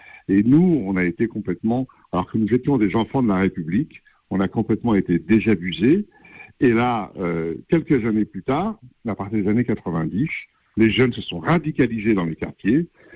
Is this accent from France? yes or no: yes; France; nous aimons ce pays, nous sommes Français.